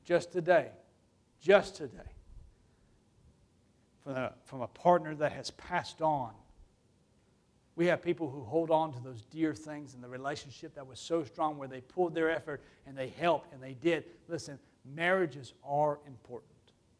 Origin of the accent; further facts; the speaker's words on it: Alabama, United States; Now listen, I grew up in Alabama and we were the most southern redneck people I've ever met in my life.